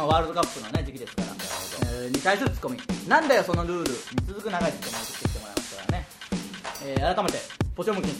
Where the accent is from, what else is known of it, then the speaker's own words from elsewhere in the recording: Okayama, Japan; 岡山県の倉敷市、うん、まあ、僕らの地元岡山県でありますけど、倉敷のことあんまりわからないんで、